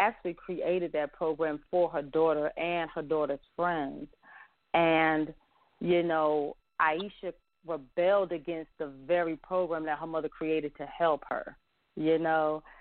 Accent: New York, United States; now in Phenix City, United States; And I'm a city girl in a country town because I'm from New York. You know, when I moved down here to Phoenix City, Alabama, is actually where I'm at now.

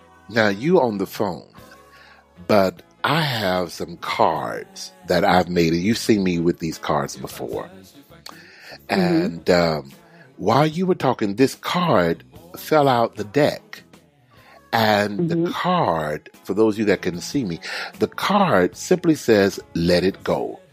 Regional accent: Houston, Texas, United States; Let me go back to my hometown of Houston, Texas

